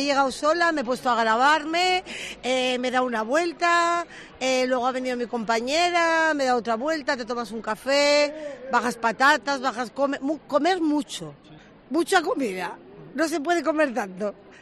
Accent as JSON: {"language": "Spanish", "town": "Bilbao", "region": "Basque Country", "country": "Spain", "moved": "yes", "said": "yo soy de Bilbao y llevo 30 años aquí"}